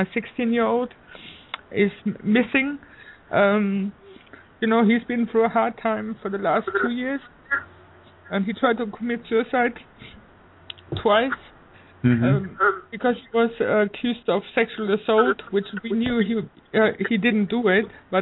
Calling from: Canada

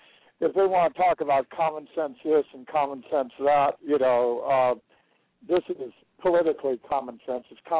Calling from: Marshfield, Missouri, United States; just south of Marshfield, Missouri.

